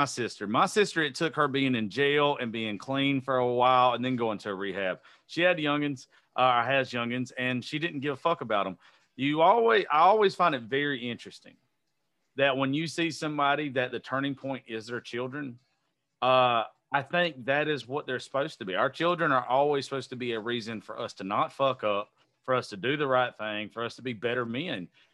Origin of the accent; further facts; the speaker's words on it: Georgia, United States; no DUIs, no goddamn. I'm from Georgia, bro.